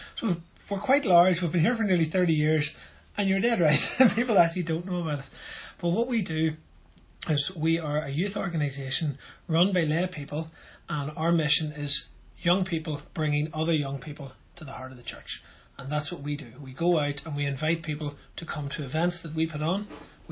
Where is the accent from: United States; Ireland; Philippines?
Ireland; we're Irish and we drink tea